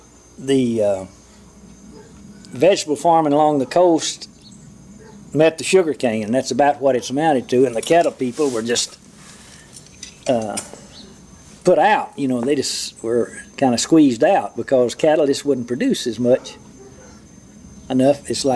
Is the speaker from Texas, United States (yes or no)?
yes; Greenville, Texas, United States; I grew up on a farm out north of Greenville, Texas. It's a cotton farm, cotton and corn.